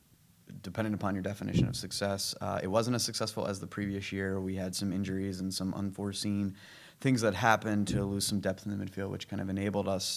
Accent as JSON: {"language": "English", "town": "Baltimore", "region": "Maryland", "country": "United States", "tie": "born or raised there", "said": "I grew up in Baltimore and just kind of traveled around the Mid-Atlantic where lacrosse took me."}